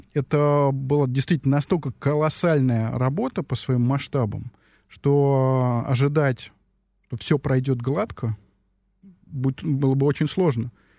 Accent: Tashkent, Uzbekistan; в моем родном городе Ташкенте

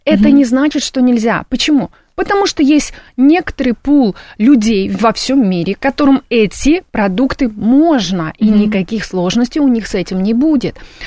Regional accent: Uzbekistan; Хотела сказать узбекского, потому что я из Узбекистана.

